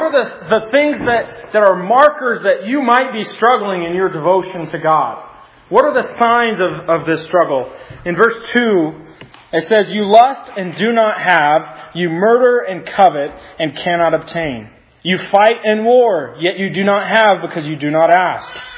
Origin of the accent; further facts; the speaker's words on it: Utah, United States; Growing up in Utah